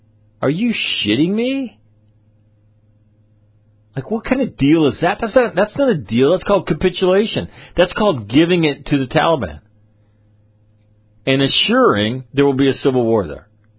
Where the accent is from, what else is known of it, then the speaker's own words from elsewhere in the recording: United States; And I don't know what it is about being an American, but we don't get that.